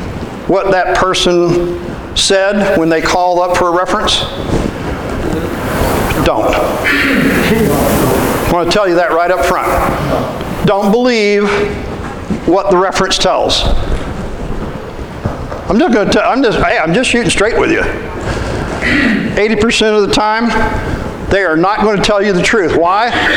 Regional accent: Midwest, United States; I'm from the Midwest. We're kind of plain folk.

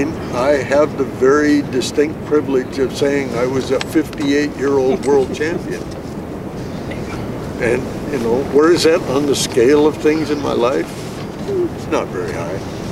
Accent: Auburn, Washington, United States; And you know, we're from Auburn, so we had to drive down to the beach, down to Ocean Shores.

